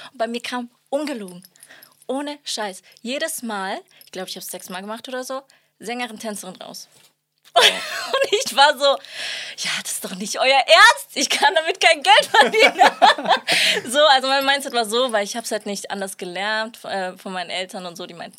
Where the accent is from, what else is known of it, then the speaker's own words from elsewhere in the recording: Nuremberg, Bavaria, Germany; Also, ich komme ja aus Nürnberg